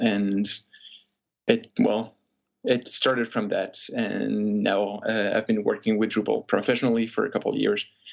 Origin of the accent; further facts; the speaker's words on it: Switzerland; also born or lived in United States; now in Germany; I'm originally from Switzerland, and I've lived for a couple of years in the U.S., and I've now been living in Germany for 3 years.